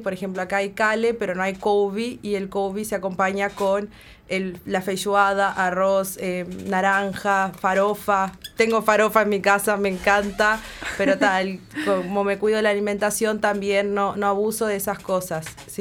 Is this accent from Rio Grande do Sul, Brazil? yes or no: yes; Santana do Livramento, Rio Grande do Sul, Brazil; es el dialecto portugués uruguayo que está ubicado en la zona de fronteras. Y bueno, nací en Santana, donde me crié con una cultura gauchesca